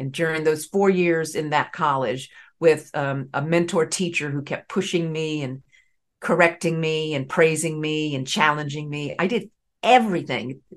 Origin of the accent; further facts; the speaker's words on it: Raleigh, North Carolina, United States; I grew up in Raleigh, North Carolina. And right. When I grew up back in, you know, during the Great Depression, there wasn't theater around me to see that I knew of.